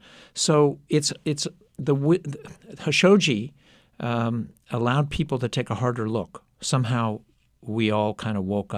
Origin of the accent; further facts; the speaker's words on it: United States; there are a lot of people in other countries who face far graver dangers than I do as an American.